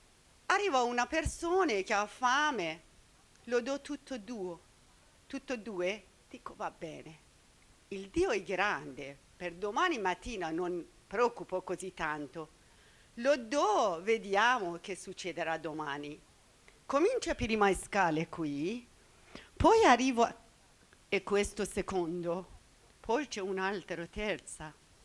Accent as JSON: {"language": "Italian", "country": "Iran", "second_language": "Italian", "lives_now": "Italy", "said": "vengo dall'Iran."}